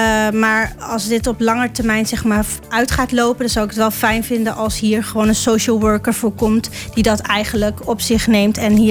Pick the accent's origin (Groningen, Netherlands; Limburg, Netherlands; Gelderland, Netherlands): Groningen, Netherlands; Ja, nou, ik kom van origine uit Groningen.